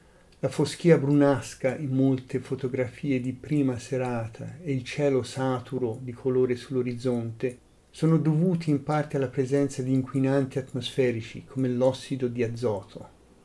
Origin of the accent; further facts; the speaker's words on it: Siena, Tuscany, Italy; born there; fortezza medicea cinquecentesca di Siena, Italia, la mia città, il mio paese di nascita.